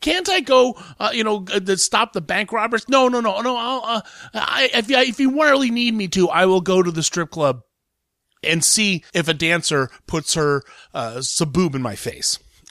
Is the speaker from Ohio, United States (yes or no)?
yes; Columbus, Ohio, United States; it happened not just in my hometown, but in, like, my neighborhood. Stormy Daniels was arrested at a strip club in Columbus, Ohio, which is where I live